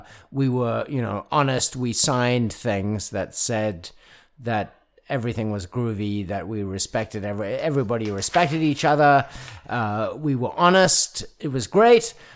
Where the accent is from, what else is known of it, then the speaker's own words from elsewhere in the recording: South Africa; as a South African